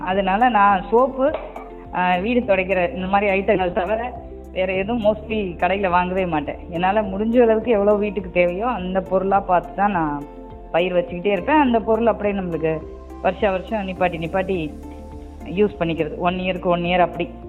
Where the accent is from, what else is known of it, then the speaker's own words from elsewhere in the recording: Neyveli, Tamil Nadu, India; நான் பிறந்து வளர்ந்தது எல்லாம் நெய்வேலி, அப்பா வந்து திருவாரூர் மாவட்டம், நான் கல்யாணம் பண்ணி போனது தஞ்சாவூர் மாவட்டம் ஒருத்தநாடு பக்கத்தில்.